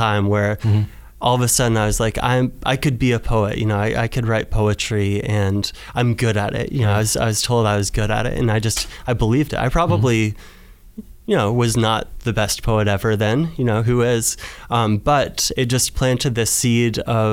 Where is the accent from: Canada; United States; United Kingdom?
United States; Port Townsend, Washington; So I grew up in Washington State, so quite far away from here in a small town called Port Townsend, which is a very poetic town, I think.